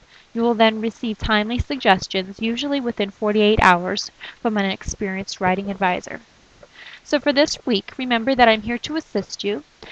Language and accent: English; Colorado, United States; I'm from Southern Colorado, and I've been an advisor here at UMUC since February 2010.